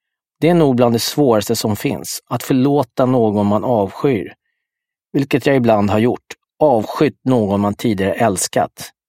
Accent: Stockholm, Stockholm County, Sweden; Jag är uppväxt på Södermalm under 70- och 80-talet.

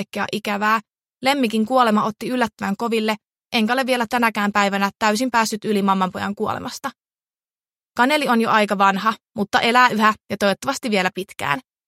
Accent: Haapajärvi, North Ostrobothnia, Finland; also born or lived in Turku; Synnyin Turun yliopistollisessa sairaalassa elokuussa vuonna 2000, mutta lähes koko lapsuuteni asuin Pohjois-Pohjanmaalla pienessä kylässä nimeltä Haapajärvi. Kävin ala- ja yläasteen Haapajärvellä.

